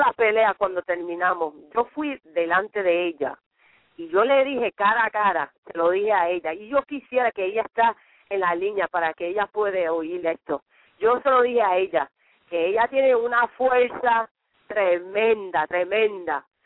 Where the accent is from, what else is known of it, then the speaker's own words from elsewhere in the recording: Puerto Rico; Acuérdate, yo soy boricua, y en toda mi carrera nunca he peleado en Puerto Rico.